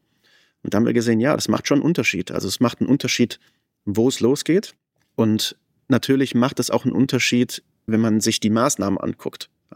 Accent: Münster, North Rhine-Westphalia, Germany; Ich komme zum Beispiel aus Münster. Das ist eine Studentenstadt. Da haben wir ganz viele Einpersonenhaushalte.

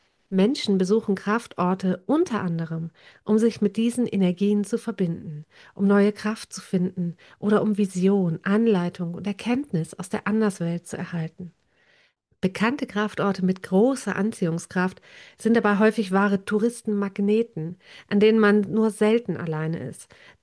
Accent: Northern Germany, Germany; Ich bin hier in Norddeutschland aufgewachsen, mitten im Megalithkulturland.

